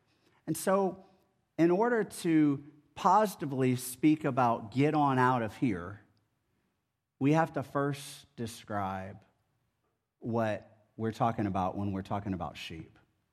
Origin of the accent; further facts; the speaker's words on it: Texas, United States; So growing up in Texas, there was a phrase that grandparents on both sides of my family would say